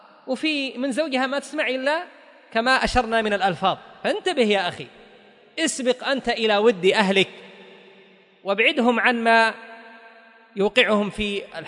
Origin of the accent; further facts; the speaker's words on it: Yemen; حتى تخلخلت كثير من البيوت خاصة عندنا في اليمن، هذا لهجتنا، تعودنا ونحن صغار نسمع إلا هذا